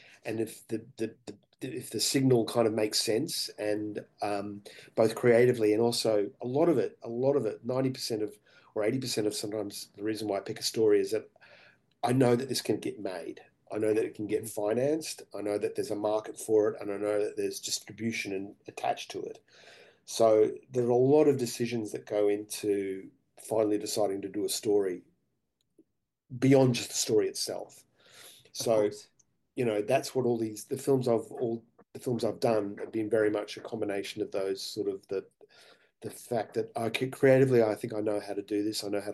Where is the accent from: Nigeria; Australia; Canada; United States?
Australia; I'm an Australian filmmaker. So by default, I tell Australian stories.